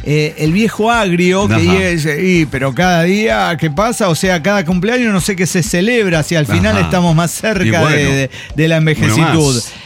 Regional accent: Toluca, State of Mexico, Mexico; de Toluca

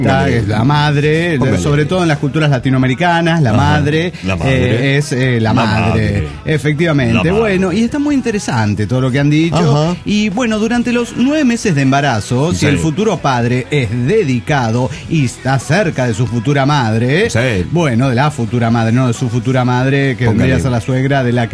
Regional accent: Mexico City, Mexico; del DF Mexicano.

